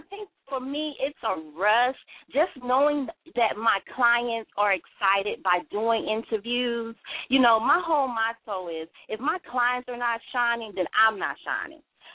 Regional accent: Houston, Texas, United States; I'm not from New York. You know, I'm from the HOU. I'm from Houston, Texas all day, you know.

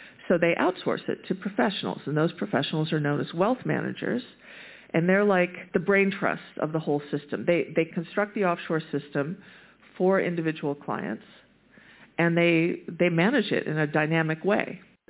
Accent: Chicago, Illinois, United States; like my hometown of Chicago notoriously gets terrible winter storms.

